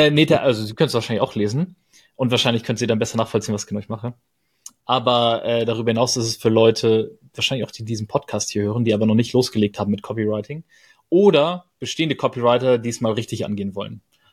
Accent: Bergen, Lower Saxony, Germany; 688 Meter ist halt einfach die Meereshöhe, auf der ich aufgewachsen bin in Bergen.

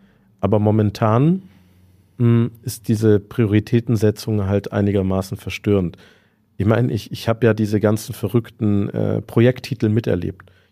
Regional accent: Böblingen, Baden-Württemberg, Germany; Ich komme ja aus Böblingen.

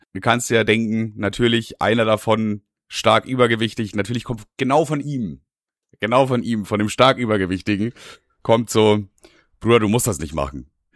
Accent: United States; als Amerikaner gewöhnt man sich daran.

